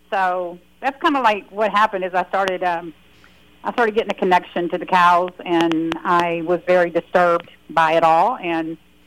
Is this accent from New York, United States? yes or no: no; Texas, United States; and I'm from Texas, a bona fide dyed-in-the-wool rodeo, you know, going, boot-wearing, barbecue-eating girl.